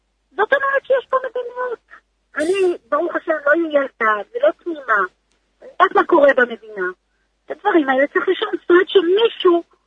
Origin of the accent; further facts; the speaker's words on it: Mitzpe Ramon, Southern District, Israel; אני באה לתשובה. ואני באה ממקום לא פשוט. במצפה רמון יש הרבה מאוד פרופים, הרבה עוני, הרבה קושי.